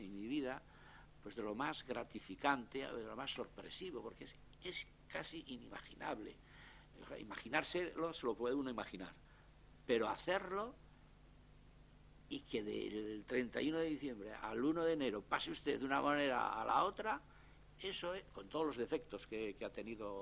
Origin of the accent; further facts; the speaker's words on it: Lugo, Galicia, Spain; now in Santiago de Compostela, Spain; yo como soy de Lugo y no soy de Santiago, pues puedo exaltar esta ciudad que me ha acogido para estudiar la carrera y también para ejercer la profesión en la comunidad autónoma.